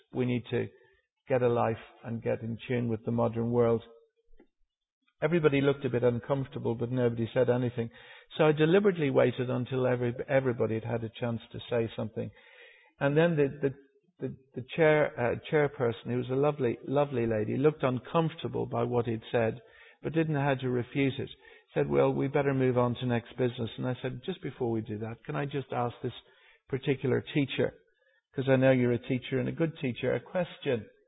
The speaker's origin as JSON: {"language": "English", "country": "Ireland", "said": "because I come from Ireland, as you may have detected in my accent."}